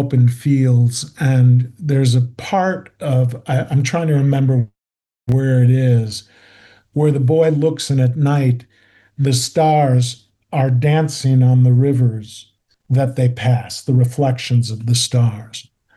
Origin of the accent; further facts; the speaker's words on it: Chicago, Illinois, United States; from the time I was growing up in Chicago, I had different jobs up until 17 years old.